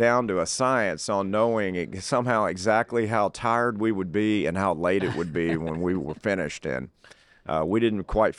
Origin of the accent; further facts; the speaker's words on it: Conroe, Texas, United States; But yes, I'm from Conroe, Montgomery County, longtime family there, eight generations.